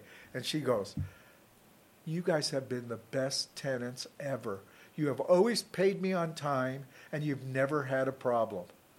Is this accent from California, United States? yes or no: yes; Bakersfield, California, United States; I was from Bakersfield, but we never went anywhere. You know, I grew up with a family of 10.